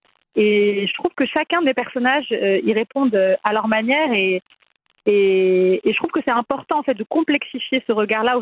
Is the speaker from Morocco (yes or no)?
yes; Morocco; Alors, coucou, moi je suis marocaine et c'est vrai qu'au Maroc on a eu plutôt une évolution qu'une révolution.